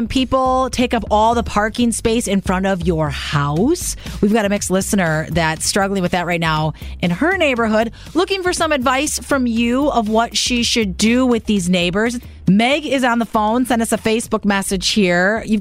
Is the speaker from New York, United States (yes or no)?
no; Milwaukee, Wisconsin, United States; growing up in Milwaukee, we had the same issue too, because Milwaukee parking, if it's an even day on the calendar, you have to park on the even side